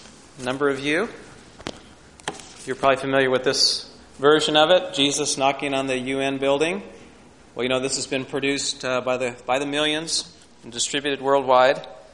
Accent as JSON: {"language": "English", "region": "New York", "country": "United States", "said": "We come from the St. Lawrence Seaway Valley, where we attend church in Messina with a small company there"}